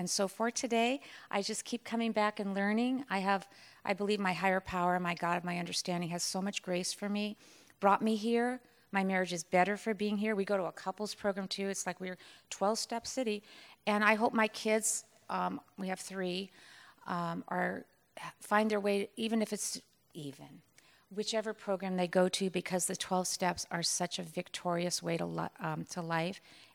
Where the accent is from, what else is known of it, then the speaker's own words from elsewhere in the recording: Carlsbad, California, United States; I'm from Carlsbad, San Diego